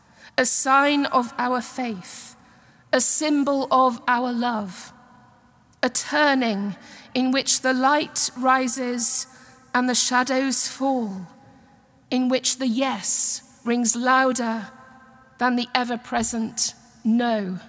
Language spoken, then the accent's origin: English; England, United Kingdom; please note I am English and it is in my DNA to quote William Shakespeare.